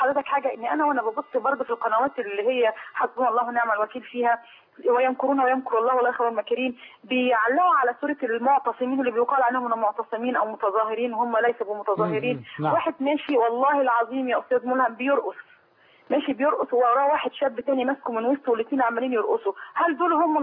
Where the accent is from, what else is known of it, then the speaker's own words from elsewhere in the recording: Egypt; بلدنا مصر